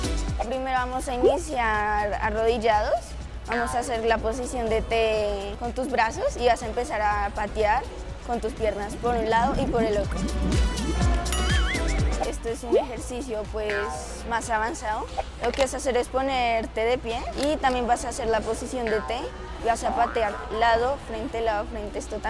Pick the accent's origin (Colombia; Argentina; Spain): Colombia; Bogotá; tengo 12 años y soy de acá de Bogotá y nací acá.